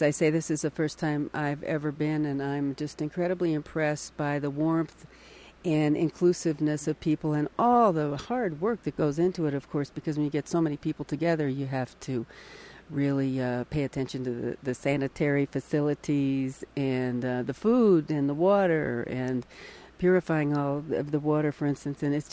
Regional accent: California, United States; now in Idaho, United States; So, and we are here in Idaho and I'm from California.

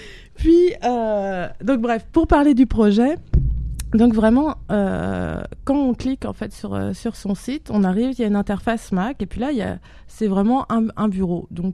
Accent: France; accent: French; Désolée, hein, c'est mon accent français.

